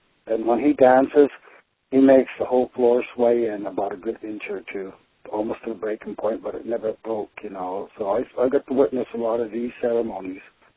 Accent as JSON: {"language": "English", "region": "Montana", "country": "United States", "said": "Well, I'm a Native American. I'm kind of older, in my 50s, and I'm from the Blackfeet Nation here in Montana."}